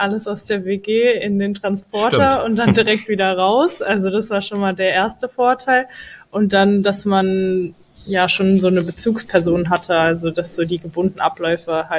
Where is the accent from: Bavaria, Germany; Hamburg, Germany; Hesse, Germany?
Hesse, Germany; Langenselbold; Also ich komme ursprünglich wirklich aus Langselbold, aber das ist in der Nähe von Gelnhausen.